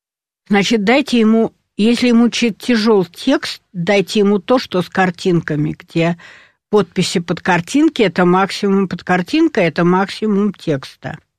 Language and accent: Russian; Far North, Russia; also born or lived in Moscow; Я росла на Крайнем Севере, я родилась в Москве, в очень читающей, очень образованной семье.